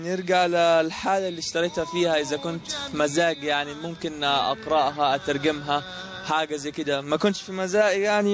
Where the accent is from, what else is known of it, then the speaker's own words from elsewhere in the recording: Palestine; من فلسطين، طالب في كلية الهندسة في جامعة مصر.